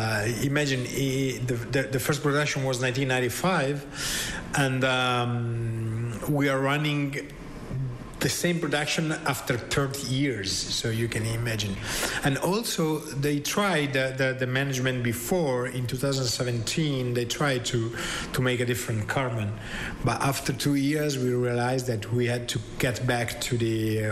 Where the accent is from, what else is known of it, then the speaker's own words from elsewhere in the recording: Verona, Veneto, Italy; Yeah, I'm from Verona, of course, definitely.